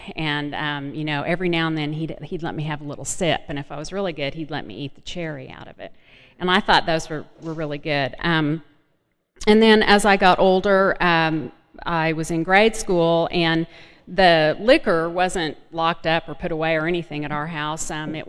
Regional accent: Oklahoma City, Oklahoma, United States; I grew up in Oklahoma and in a very kind of what I would consider average middle-class family. We lived in the suburbs in Oklahoma City.

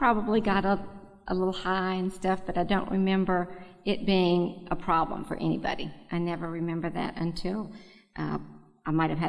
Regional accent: Nashville, Tennessee, United States; from Nashville, Tennessee.

